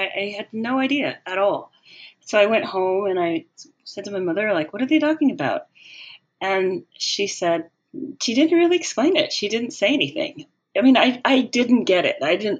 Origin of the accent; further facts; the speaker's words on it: Canada; But when I was growing up in Canada, it was completely white.